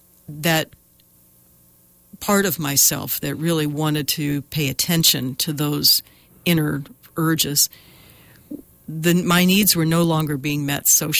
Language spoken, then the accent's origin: English; Midwest, United States; now in California, United States; I grew up in the country in the Midwest, and that really served me well because we were part of a small cluster of houses, but mostly I had open fields to play in.